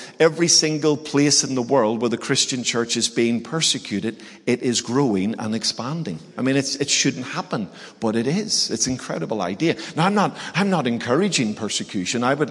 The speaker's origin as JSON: {"language": "English", "region": "Northern Ireland", "country": "United Kingdom", "said": "Now listen, I'm Irish. I'm from Northern Ireland. We were born fighting, right?"}